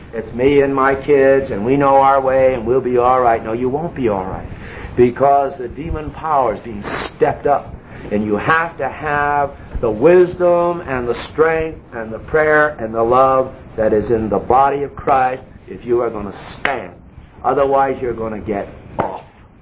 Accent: New England, United States; Now, I come from New England. New Englanders are independent.

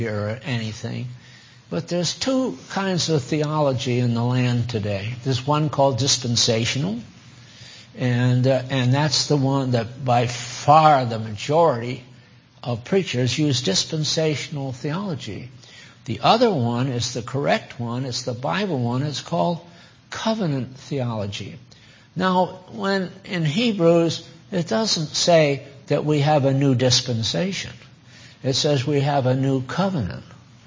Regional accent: Connecticut, United States; also born or lived in Maine; I was raised in New England. Born in Maine and raised in Connecticut.

